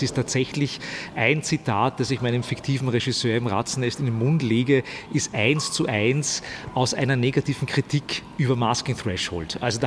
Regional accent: Stockerau, Lower Austria, Austria; born or raised there

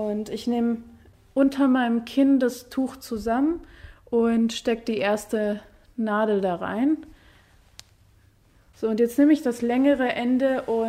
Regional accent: Germany; Und ich war so, ja, ich komme aus Deutschland.

